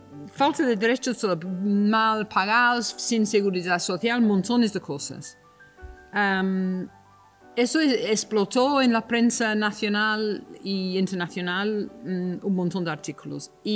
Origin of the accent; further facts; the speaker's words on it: London, United Kingdom; Spanish is a second language; now in Spain; soy inglesa de Londres y no hablo todavía, después de 30 años aquí, no hablo muy bien el cristiano